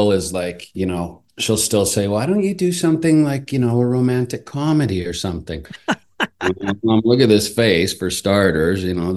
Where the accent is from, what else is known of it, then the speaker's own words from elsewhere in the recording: Calgary, Alberta, Canada; I did theater growing up in Calgary.